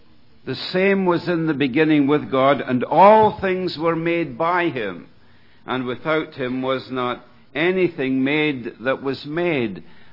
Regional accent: Scotland, United Kingdom; also born or lived in Canada; although that I'm a Canadian, you probably realize that I come from a totally different land, coming from over the big pond, as they say, and from the beautiful country of Scotland.

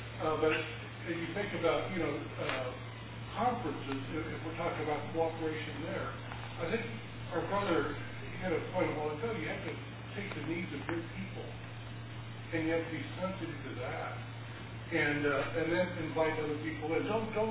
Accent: Lawrence, Kansas, United States; I'm from Lawrence, Kansas, around the plains of nowhere, and there are a group of about 250, 300 people there

